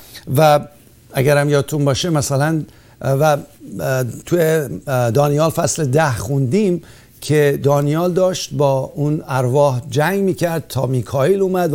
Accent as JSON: {"language": "Persian", "country": "Iran", "moved": "yes", "lives_now": "United States", "said": "هر موقع هم که بنده از ایران با پرواز کردم اومدم آمریکا،"}